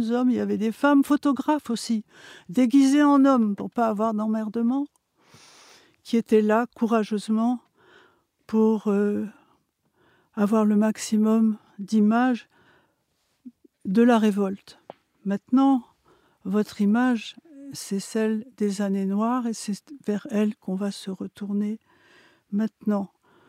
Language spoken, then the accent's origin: French; Algeria; born there; Je suis née en Algérie et je me sens extrêmement proche.